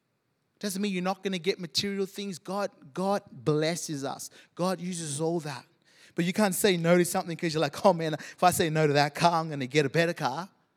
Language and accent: English; Zimbabwe; Because I grew up in Zimbabwe and it was all about education